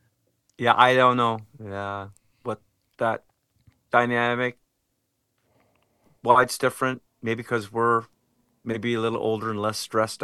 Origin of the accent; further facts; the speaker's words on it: Fullerton, California, United States; also born or lived in Orange; I was born in Orange, California, raised in Fullerton, California, the home of Fender Musical Instruments, I might add, by my single mom.